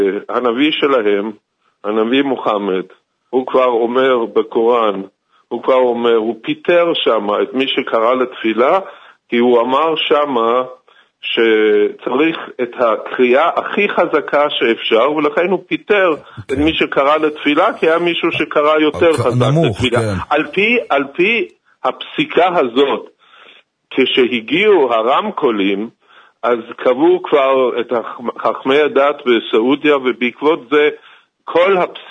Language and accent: Hebrew; Jerusalem, Jerusalem District, Israel; אני גם ירושלמי